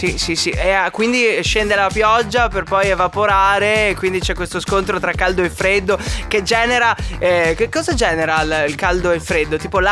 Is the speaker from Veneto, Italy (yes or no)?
no; Friuli-Venezia Giulia, Italy; io non lo so e sono friulano al 100%.